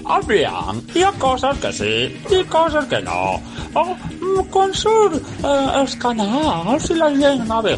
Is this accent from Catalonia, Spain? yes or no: no; Galicia, Spain; Catalan is a second language; Jo soc gallega i no ens agrada molt l'aigua